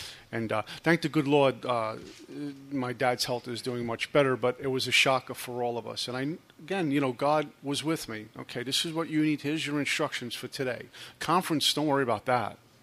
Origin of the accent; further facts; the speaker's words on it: New Jersey, United States; I'm from Jersey.